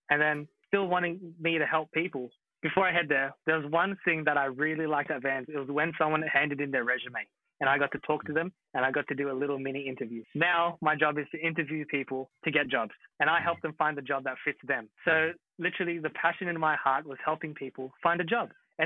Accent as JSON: {"language": "English", "country": "Philippines", "said": "So being Filipino and whatever, Asian, education equals success, right?"}